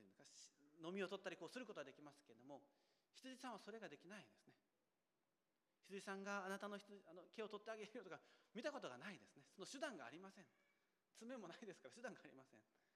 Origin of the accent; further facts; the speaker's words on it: Kyushu, Japan; 私九州出身ですから、高崎山というお猿さんの山があります